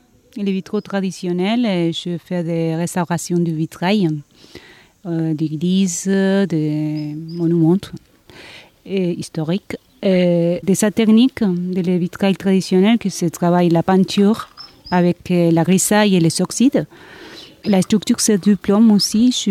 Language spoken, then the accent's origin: French; Argentina; French is a second language; moved away as an adult; now in France; Je viens de l'Argentine, oui. Déjà, je suis là il y a 7 ans.